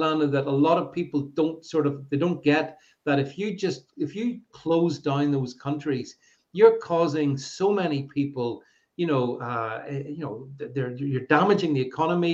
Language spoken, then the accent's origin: English; United Kingdom; it's shocking to me as a British